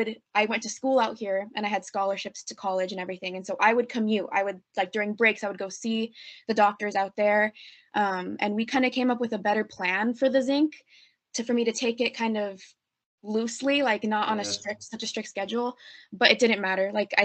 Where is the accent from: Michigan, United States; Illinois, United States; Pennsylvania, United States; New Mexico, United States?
New Mexico, United States; the doctors in my home state, New Mexico, was just very limited resources here.